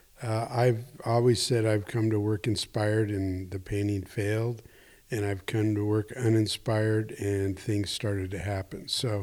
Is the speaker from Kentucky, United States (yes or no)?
no; New York City, New York, United States; you got to remember I came from New York City